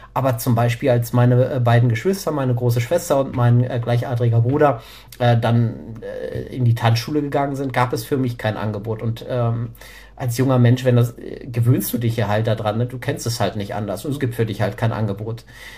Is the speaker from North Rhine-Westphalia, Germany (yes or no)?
no; Hanover, Lower Saxony, Germany; zurück in Hannover, ich komme aus Hannover